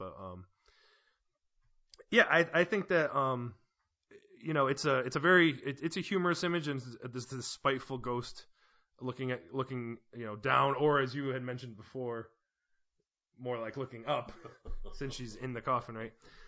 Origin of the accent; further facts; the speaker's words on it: Ireland; I'm Irish, but I don't speak Gaelic or Irish, so please don't leave me angry comments, especially not in Irish, because I won't know what you're saying.